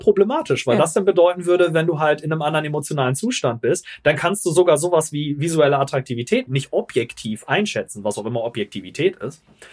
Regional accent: Northern Germany, Germany; ich als Norddeutscher

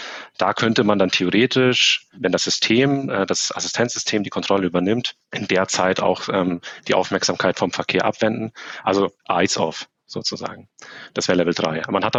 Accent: Bavaria, Germany; bei uns in Bayern.

